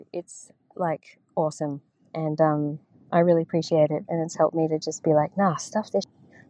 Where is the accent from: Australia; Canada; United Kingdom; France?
Australia; I'm from Australia, and I've been listening to your show for a few years now